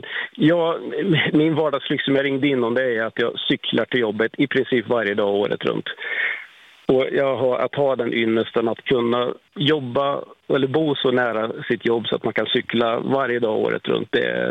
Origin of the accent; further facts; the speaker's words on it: Västra Götaland County, Sweden; now in Norrköping, Sweden; Nej, jag är västgöte ursprungligen, men jag kallar mig för västgöte i exil.